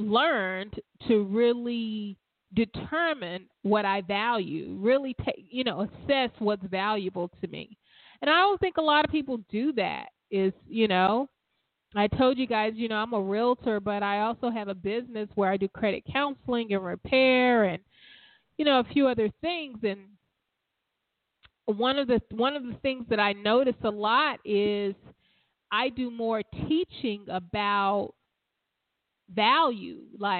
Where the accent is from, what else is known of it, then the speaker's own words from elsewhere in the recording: Alabama, United States; I'm from the South. So what we would say, you're putting your cart before your horse. So from Alabama, guys.